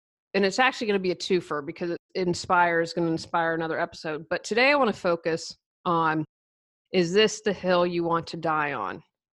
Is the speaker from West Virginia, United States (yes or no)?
yes; Wheeling, West Virginia, United States; I feel like I grew up in Wheeling, West Virginia. It's right outside of Pittsburgh. I think you guys is fairly common.